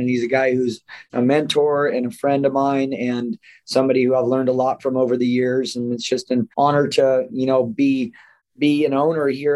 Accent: Temecula, California, United States; I grew up here. My parents are from San Diego. I grew up in Temecula

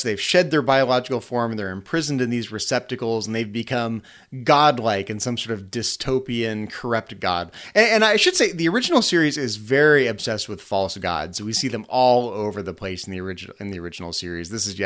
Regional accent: Vacaville, California, United States; She was born in 1917 in my hometown here in Vacaville.

